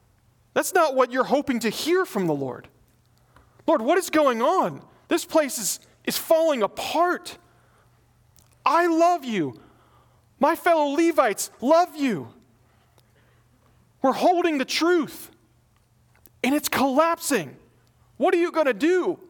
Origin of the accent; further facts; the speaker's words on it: the South, United States; but I grew up in the South, Bible Belt.